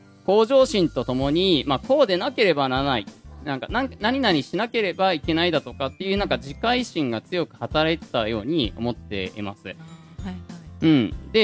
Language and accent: Japanese; Nagano, Japan; 自分の故郷をね褒めるのって若干照れくさいところがあるんですけど